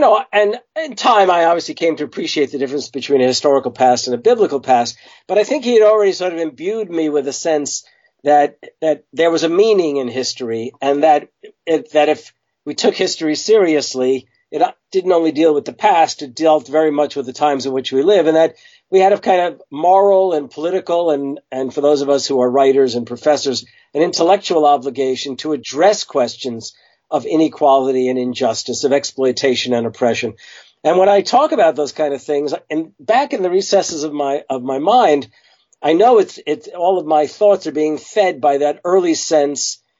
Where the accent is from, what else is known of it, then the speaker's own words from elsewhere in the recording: New York, United States; Well, I often tell the story about the fact that I grew up in the New York City area.